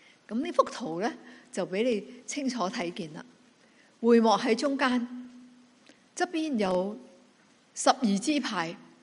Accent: Guangdong, China; 就我哋广东人成日用嘅歇后语咧，都系咁嘅

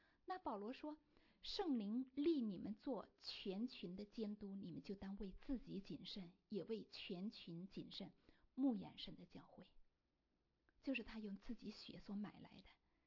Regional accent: China; 我在想啊，他们是不是和我们中国人一样啊，在教会里面大家都很顾及面子

